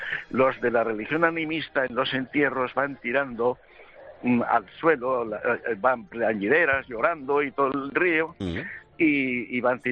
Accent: Bilbao, Basque Country, Spain; now in Seville, Spain

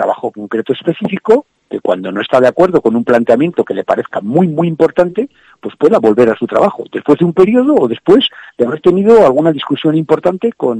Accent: Zamora, Castile and León, Spain; nosotros, que somos zamoranos, que todos tenemos trabajo, y que aquí tenemos nuestras familias, aunque nuestros jóvenes muchos están fuera

